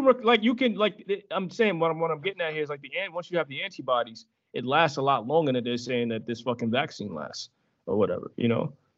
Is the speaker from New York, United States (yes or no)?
yes; New York, United States; I mean, I love … songs and all that stuff because I'm from New York.